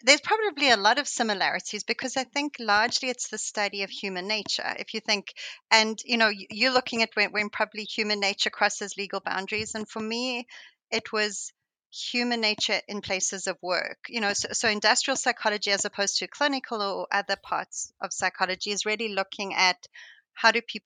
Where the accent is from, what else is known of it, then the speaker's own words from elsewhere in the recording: South Africa; moved away as an adult; also born or lived in Europe; now in United States; I suppose I don't often think of myself as an immigrant, but my kids remind me consistently that I'm an immigrant. So I come from South Africa